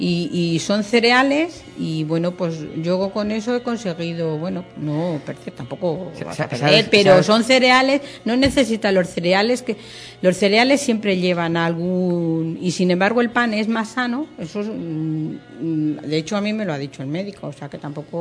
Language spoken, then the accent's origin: Spanish; Castile, Spain; aunque soy castellana